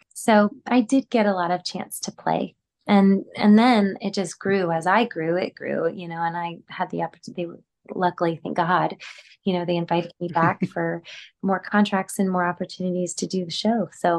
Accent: Texas, United States; I mean, so I'm from the Gulf Coast of Texas. Like, it's basically Florida. Like, it is so, it's balmy, it's humid.

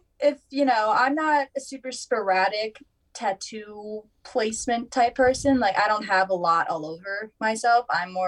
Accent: Virginia, United States; Not that we were from the same areas. I'm from Virginia.

